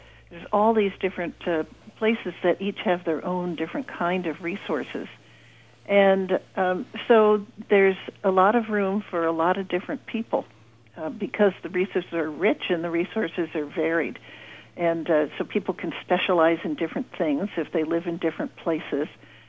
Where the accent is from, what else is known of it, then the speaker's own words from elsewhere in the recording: California, United States; When I grew up in California, though, so I've always had some kind of interest in California languages and California life.